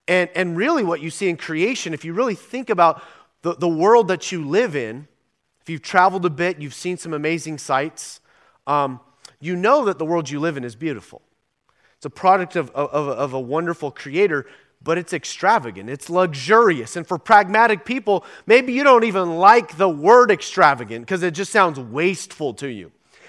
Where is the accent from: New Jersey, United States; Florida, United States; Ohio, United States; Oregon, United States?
Oregon, United States; You know, I'm from Southern Oregon, and there's some sites in Southern Oregon that are just breathtaking.